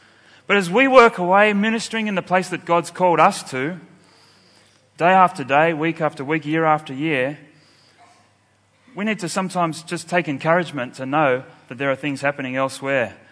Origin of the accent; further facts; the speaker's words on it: Sydney, New South Wales, Australia; I'm from Sydney, Australia